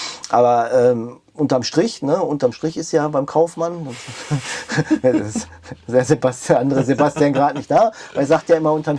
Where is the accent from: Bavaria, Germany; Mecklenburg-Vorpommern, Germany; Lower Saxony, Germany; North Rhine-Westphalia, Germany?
North Rhine-Westphalia, Germany; ich komme aus dem Port, ne? Ich habe ja noch ein Haus in Castrop-Rauxel.